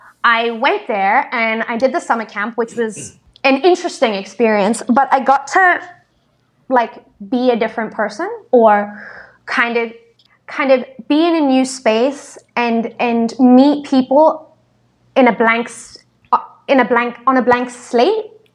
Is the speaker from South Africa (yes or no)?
yes; Cape Town, Western Cape, South Africa; So I come from Cape Town, which right. is an amazing city